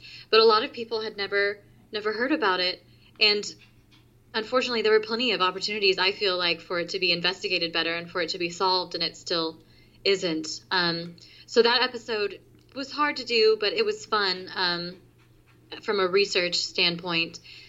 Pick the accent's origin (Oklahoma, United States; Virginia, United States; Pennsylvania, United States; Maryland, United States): Oklahoma, United States; So I do, but I do like to bring it back to my home state whenever I can. One of my upcoming episodes will have to do with the Girl Scout murders, which is an Oklahoma story as well.